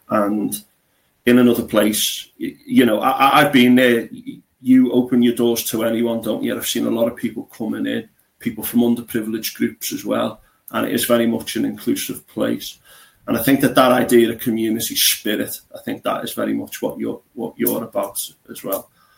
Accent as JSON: {"language": "English", "town": "Bootle", "region": "North West England", "country": "United Kingdom", "said": "I'm from Bootle originally, but I was living in Formby at the time."}